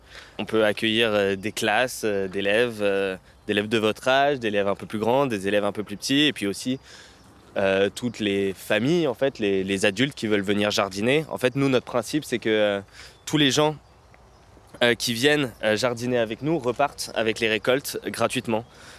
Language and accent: French; Saint-Denis, Île-de-France, France; Nous, on vient plus ou moins de Saint-Denis et on trouve qu'il y a peu de nature